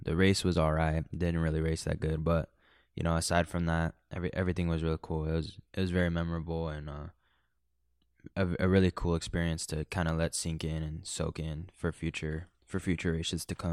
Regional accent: Phoenix, Arizona, United States; I'm from Phoenix, Arizona, and I'm a communications major that runs track and field and cross country for Dominican University.

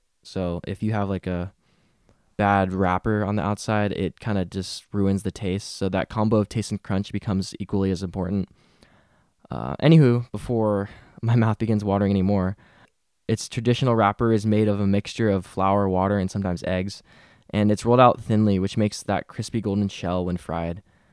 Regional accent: Philippines; a personal story on its meaning to me, being Filipino.

